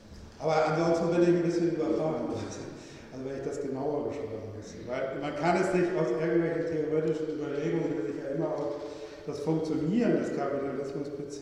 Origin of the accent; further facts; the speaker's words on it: Hamburg, Germany; in Wien oder in Hamburg, wo ich herkomme, aussieht